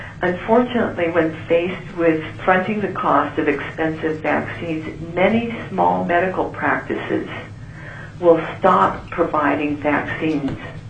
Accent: Eagle River, Alaska, United States; I am a pediatrician from Eagle River, Alaska.

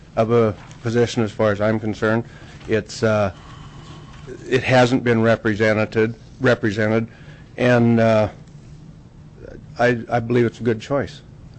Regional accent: Haynes, United States; I've was born and raised in Haynes. I've lived there for 60 years

